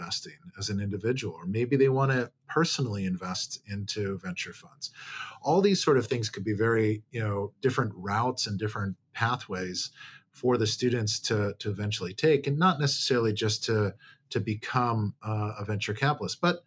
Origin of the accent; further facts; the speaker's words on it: Milwaukee, Wisconsin, United States; And I grew up in Milwaukee, and my father went to Marquette for undergrad and dental school.